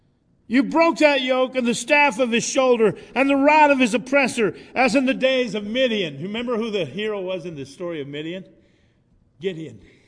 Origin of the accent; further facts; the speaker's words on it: Ireland; I'm Irish.